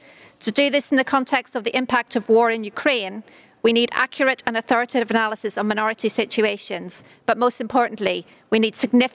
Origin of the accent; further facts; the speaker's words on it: Northern Ireland, United Kingdom; In Northern Ireland, my home country, progress on a range of minority rights issues has, as a result, been very slow